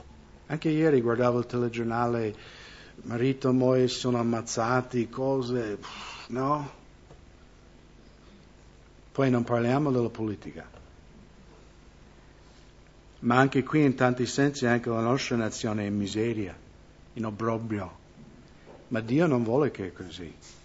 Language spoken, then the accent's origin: Italian; United States; accent: American; Italian is a second language; now in Italy; qua sono sempre straniero che parlo con l'accento americano. In America mi sento ancora più a disagio. Io vado in America e mi sembro un straniero anche là